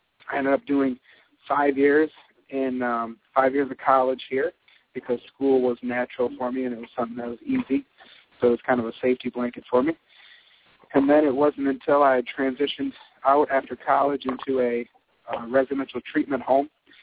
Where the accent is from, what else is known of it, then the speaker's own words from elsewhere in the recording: Bay City, Michigan, United States; I was born and raised here in Bay City, Michigan. I've been here my whole life. I'm 27 years old right now.